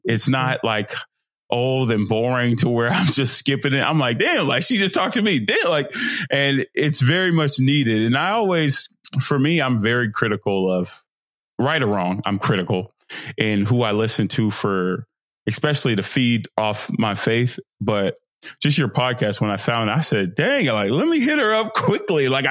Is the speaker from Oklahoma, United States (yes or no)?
no; Fort Worth, Texas, United States; also born or lived in Nigeria; Dallas, Texas, native. Well, Fort Worth native, by way of Nigeria, because I'm Nigerian.